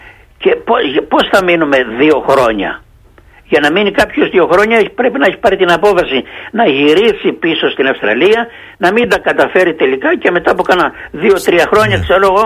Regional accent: Greece; born there; εγώ, ο οποίος γεννήθηκα στην Ελλάδα και έχω εξασκήσει την ψηφοφορία

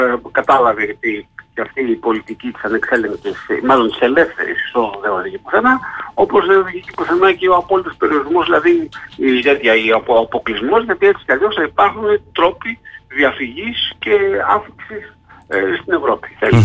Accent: Samos, North Aegean, Greece; Λέω παράδειγμα στο νησί μου της Σάμμο

